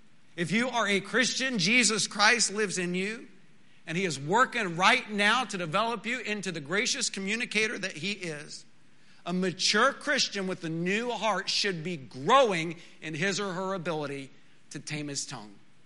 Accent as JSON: {"language": "English", "region": "Texas", "country": "United States", "tie": "born or raised there", "accent": "West Texas", "said": "I grew up in West Texas, and everyone there has a distinct accent. Now, I've never thought that I had a bad West Texas accent."}